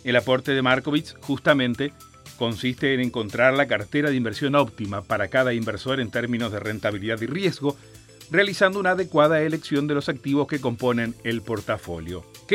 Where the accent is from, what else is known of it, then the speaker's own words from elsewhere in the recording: Uruguay; cuán aversos somos los uruguayos a correr riesgo